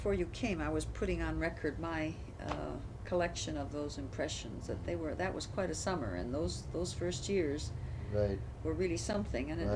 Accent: Hancock, Michigan, United States; born there; I was born up in Hancock, and he came down and lived on 1508 Fullerton, right off Woodrow Wilson.

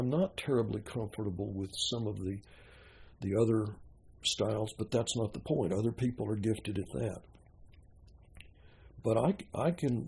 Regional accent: Texas, United States; accent: Northern Texan; My accent, native accent, is Northern Texan, but I've learned to speak sort of generic Southern. So the people can't knock me for being an outsider. I'm not, okay? My degrees are, my high school is in Texas.

